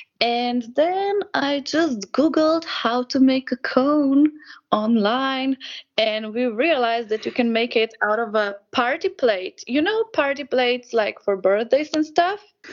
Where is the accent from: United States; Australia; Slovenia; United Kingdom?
Slovenia; Ljubljana; English is a second language; So yeah, I was born and bred in Ljubljana.